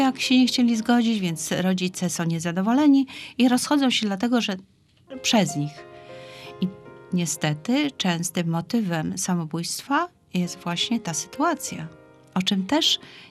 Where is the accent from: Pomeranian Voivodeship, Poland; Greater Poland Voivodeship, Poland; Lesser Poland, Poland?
Pomeranian Voivodeship, Poland; Gdańsk; now in Jastarnia, Poland; Ja jestem mieszkanką Gdańska. Urodziłam się w Gdańsku, jestem gdańszczanką, a za mężem znalazłam się w Jastarni.